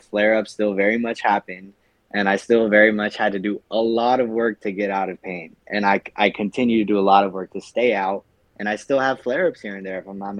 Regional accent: California, United States; But I'm 23. I grew up out here in California. I grew up in LA County

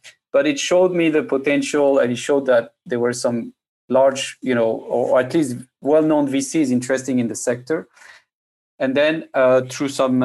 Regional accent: France; English is a second language; I'm originally from France, from the south of France.

